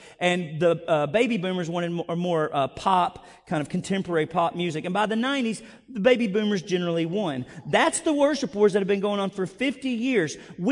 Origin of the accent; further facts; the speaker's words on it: Benton, United States; I grew up in Benton. I grew up thinking God was white and worship in heaven was going to be … maybe a little bit